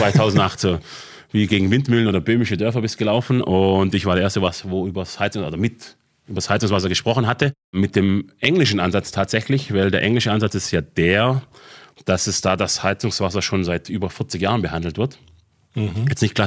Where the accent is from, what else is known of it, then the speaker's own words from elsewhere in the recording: Albstadt, Baden-Württemberg, Germany; born there; geboren wirklich auf der Alp, in Albstadt sogar, gell? Also vor genau 50 Jahren, noch mehr als 50 Jahren.